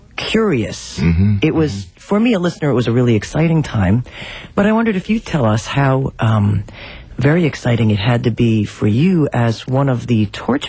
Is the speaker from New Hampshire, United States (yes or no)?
no; White Plains, New York, United States; And growing up in White Plains and just about to go to high school